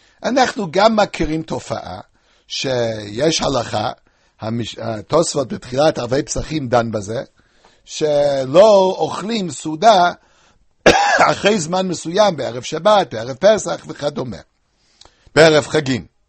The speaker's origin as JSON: {"language": "Hebrew", "country": "United States", "tie": "born or raised there", "said": "כך שמעתי בתור ילד בארצות הברית."}